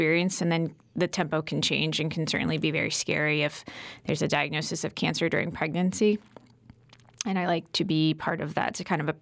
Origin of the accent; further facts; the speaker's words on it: Connecticut, United States; also born or lived in New York City; I was living in New York City for a few years. I grew up in Connecticut, though, so this is my home.